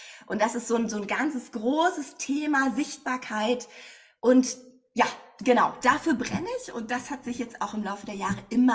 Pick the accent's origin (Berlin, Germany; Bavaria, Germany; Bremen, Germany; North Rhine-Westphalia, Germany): Berlin, Germany; ich komme aus Berlin. Ich lebe hier also in Berlin in meinem Fotoatelier